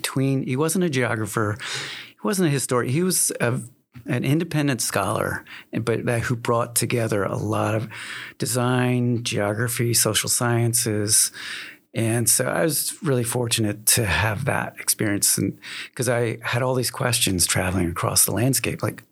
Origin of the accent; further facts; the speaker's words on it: Reading, Pennsylvania, United States; If you take I-81 south and get on the Pennsylvania Turnpike, I grew up outside Reading, Pennsylvania. And that's a really culturally rich area, Pennsylvania German and a lot of other diversity.